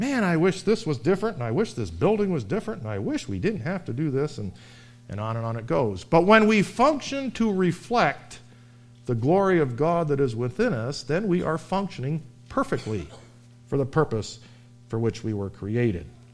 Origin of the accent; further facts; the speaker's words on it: Buffalo, New York, United States; which I'm from Buffalo. I'm used to this.